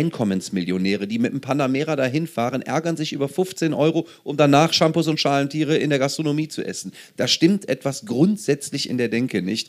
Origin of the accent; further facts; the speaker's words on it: Aachen, North Rhine-Westphalia, Germany; Ich komme ja aus Aachen